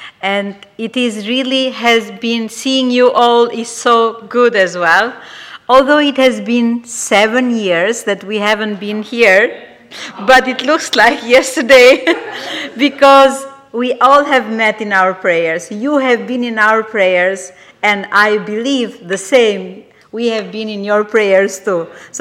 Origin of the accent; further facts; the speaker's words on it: Albania; we have Matteo with us. His first time here in UK this time, and we come from Albania, but this church is like home to us.